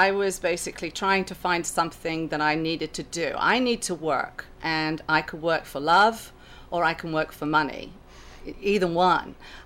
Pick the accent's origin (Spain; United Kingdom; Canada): United Kingdom; now in United States; Yes, yes, I am British. I've been in this country for many years, so I have a little bit of a Southern perspective. I've lived in the South for quite a few years.